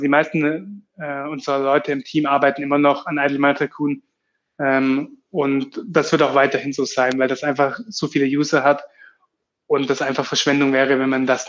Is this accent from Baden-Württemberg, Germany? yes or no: yes; Baden-Württemberg, Germany; wir kommen ja auch ursprünglich aus dem Schwabenland, mehr so das typisch Schwäbische.